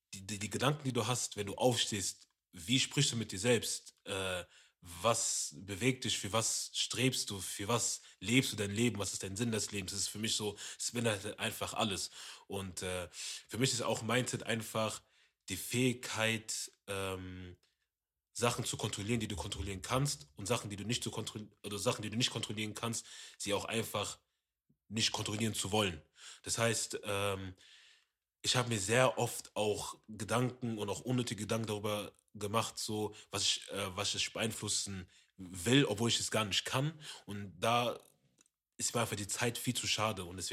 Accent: United States; Weil die Mannschaften meinten, ey, ich komme aus Amerika, ja.

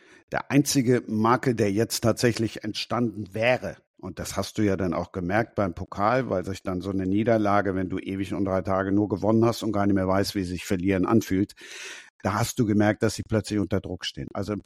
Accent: Düsseldorf, North Rhine-Westphalia, Germany; ich bin Rheinländer. Ich freue mich tatsächlich, wenn die rheinischen Mannschaften gewinnen. Als Düsseldorfer freue ich mich natürlich, wenn die Fortuna wieder in der ersten Liga ist.

